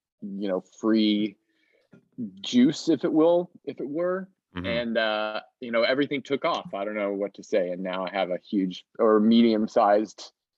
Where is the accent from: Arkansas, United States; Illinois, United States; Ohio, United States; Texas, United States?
Arkansas, United States; Little Rock; I was on a walk and I was like really homesick for my hometown of Little Rock, Arkansas.